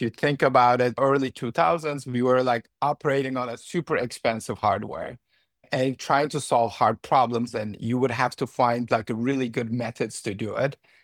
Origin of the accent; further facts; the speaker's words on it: Istanbul, Turkey; moved away as an adult; now in United States; So I'm born and raised in Istanbul, Turkey. So I'm Turkish by birth. And I came to the States for an undergrad and I did my computer science degree.